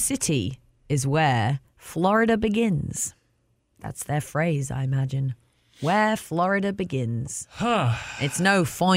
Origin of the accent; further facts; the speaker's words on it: Norwich, East of England, United Kingdom; When you drive into Norwich, my hometown, there's a sign